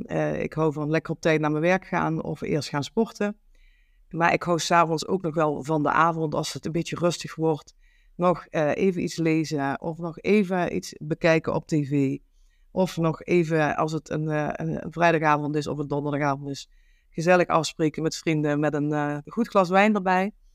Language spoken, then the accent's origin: Dutch; Velden, Limburg, Netherlands; accent: Limburg; Ik ben geboren in Venlo. Ik heb tot mijn 21ste in Velden gewoond, een aangrenzend dorp. En toen ik 21 was, toen zijn mijn ouders terug verhuisd naar Venlo.